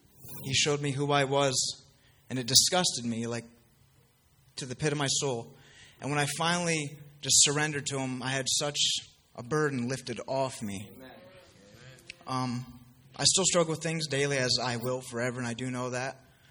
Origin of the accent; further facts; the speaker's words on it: United States; As I said, I am a Tioga County native. The basic story for, as you all know, growing up in Tioga County, had a great family, still have a great family.